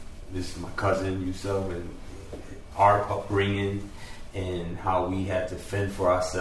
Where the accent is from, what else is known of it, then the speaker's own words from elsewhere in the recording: Hartford, Connecticut, United States; You know, growing up in Hartford, you know, it was either do or die.